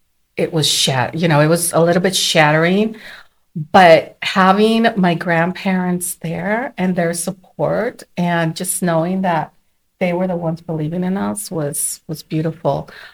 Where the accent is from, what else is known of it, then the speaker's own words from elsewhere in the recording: San Luis Potosí, Mexico; I grew up in San Luis Potosí. So, you know, the median temperature is beautiful year round.